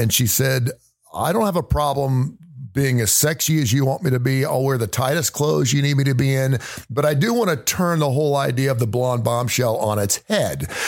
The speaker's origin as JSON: {"language": "English", "town": "Cincinnati", "region": "Ohio", "country": "United States", "said": "Of course, the first thing everyone knew I was from Cincinnati."}